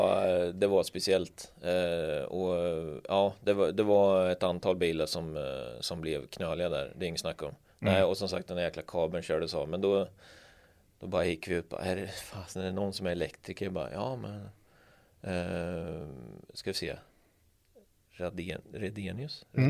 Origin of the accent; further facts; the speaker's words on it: Linköping, Östergötland, Sweden; för det var ju när vi körde i Linköping, lite på våran hemma liksom. Ja, men både din och min hemstad liksom. Mm. Det är där vi är uppvuxna liksom